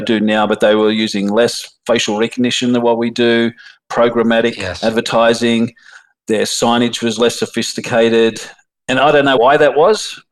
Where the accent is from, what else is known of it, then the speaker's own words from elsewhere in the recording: Australia; now in United States; firstly, that we're Australian and in America, even talking to them, like half of them hadn't even, I probably didn't even know where Australia was.